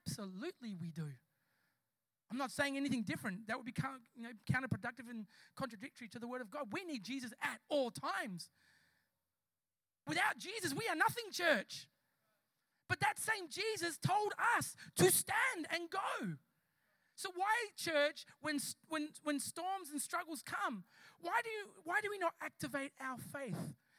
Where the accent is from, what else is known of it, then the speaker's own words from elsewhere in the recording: Logan, Queensland, Australia; I'm from Logan.